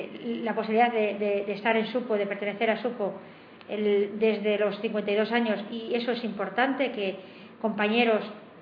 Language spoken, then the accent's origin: Spanish; Asturias, Spain; a mí me gusta mucho mi tierra, la verdad. Me gusta mucho Asturias